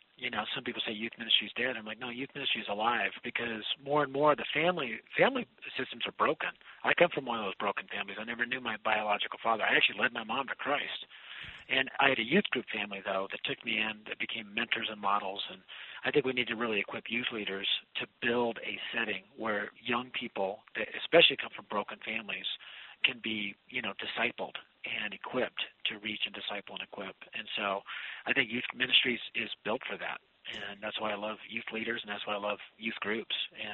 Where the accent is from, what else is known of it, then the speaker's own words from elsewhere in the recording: Denver, Colorado, United States; I'm from Denver, so I'm a Denver Bronco fan